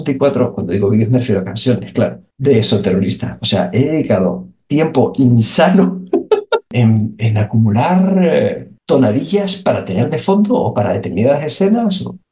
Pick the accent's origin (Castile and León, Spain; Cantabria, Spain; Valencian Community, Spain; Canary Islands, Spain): Canary Islands, Spain; also born or lived in mainland Spain; yo soy de Tenerife, pero llevaba más de 20 años viviendo en la península, ¿no?